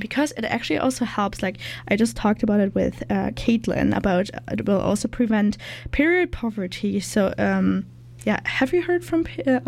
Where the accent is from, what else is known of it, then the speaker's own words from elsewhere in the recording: Germany; moved away; I'm from Germany